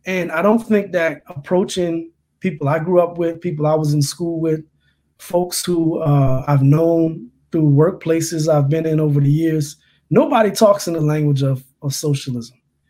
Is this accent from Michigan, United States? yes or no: no; Louisiana, United States; And so I think for me, the experience of growing up in Louisiana, which wasn't a union-rich state